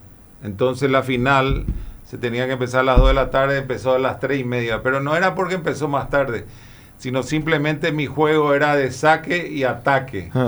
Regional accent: Paraguay; born there; yo nací en Paraguay

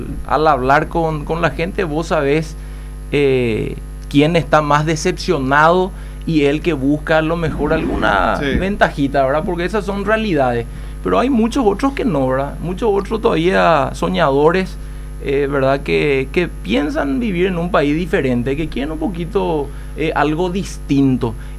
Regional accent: Paraguay; Yo como paraguayo y como un joven patriota colorado principista

